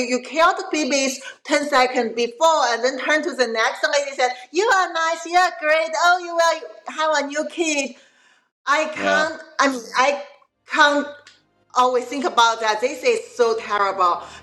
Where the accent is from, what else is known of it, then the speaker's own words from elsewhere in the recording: Qingdao, Shandong, China; English is a second language; My mom said the night she gave birth of me in a big public hospital in my hometown, Qingdao, there were another two ladies, also 20s, in the same ward.